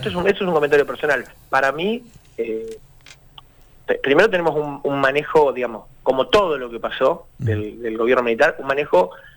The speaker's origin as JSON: {"language": "Spanish", "region": "Buenos Aires", "country": "Argentina", "lives_now": "Ushuaia, Argentina", "said": "yo vengo de Capital."}